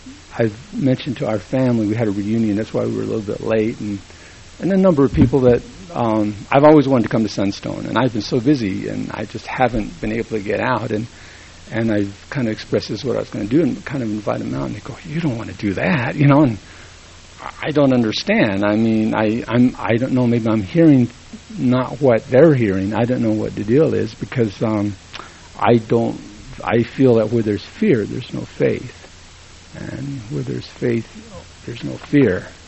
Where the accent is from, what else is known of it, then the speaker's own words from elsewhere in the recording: Coyote Canyon, New Mexico, United States; I'm from Coyote Canyon area, north of Gallup, New Mexico. Very small community.